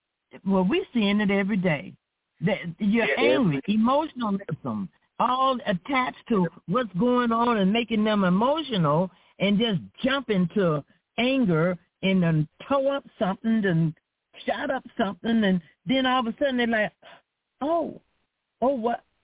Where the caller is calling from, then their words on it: Flint, Michigan, United States; calling from Flint, Michigan.